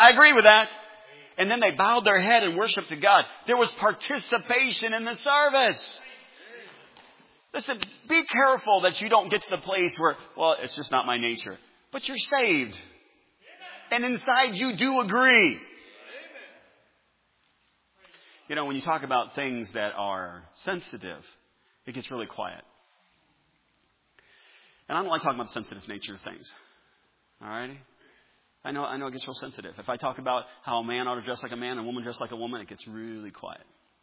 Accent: Chicago, Illinois, United States; I'm a northerner. I'm from Chicago. I mean, just that area.

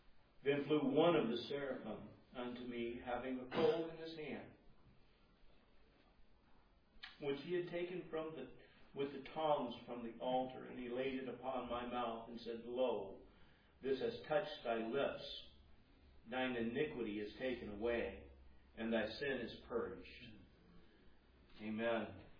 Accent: the South, United States; See, I'm from the South.

